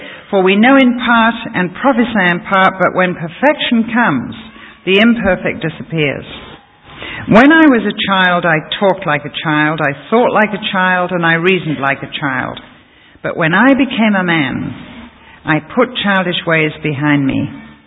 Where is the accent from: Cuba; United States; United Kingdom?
United Kingdom; England; I remember reciting this before I was ever a Christian in my school, because we still have prayers in English schools.